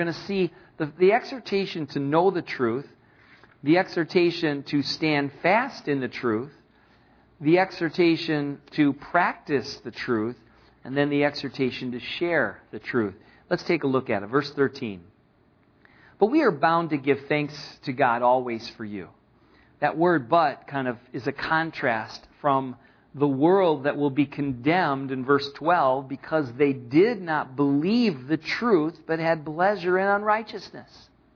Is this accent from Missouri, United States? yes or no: no; Jackson, Michigan, United States; I was shocked to discover in my hometown in Jackson, Michigan